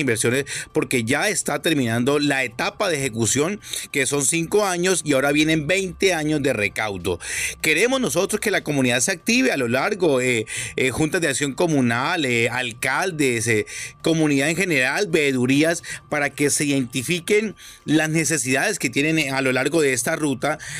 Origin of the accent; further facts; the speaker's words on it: Huila, Colombia; somos los huilenses los que somos beneficiarios